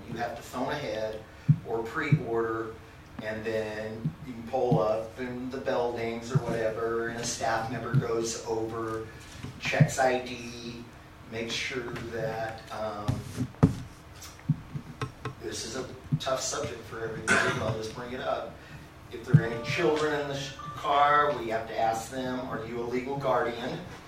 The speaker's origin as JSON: {"language": "English", "town": "Myrtle Creek", "region": "Oregon", "country": "United States", "tie": "born or raised there", "said": "my brother and I, the owner of Barn, we're from Douglas County, we're born and raised in Myrtle Creek."}